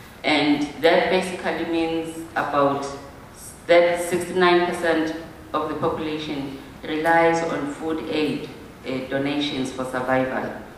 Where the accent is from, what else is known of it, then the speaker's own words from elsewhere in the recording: Eswatini; I come from Swaziland, which is a country that is very small but very big and significant, in our opinion, big enough to matter. It's a kingdom, it's nestled between Mozambique and South Africa.